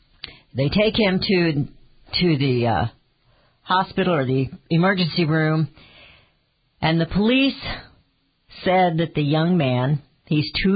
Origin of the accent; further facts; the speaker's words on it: Kansas City, Missouri, United States; When I grew up in Kansas City, we just got on the bus at the corner.